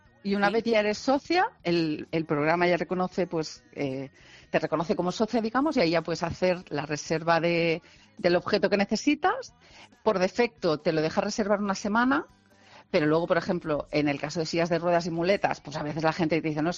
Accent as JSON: {"language": "Spanish", "region": "Catalonia", "country": "Spain", "second_language": "Spanish", "said": "Es que ahora no sé cómo, como soy catalana, ahora no sé cómo se dice en castellano."}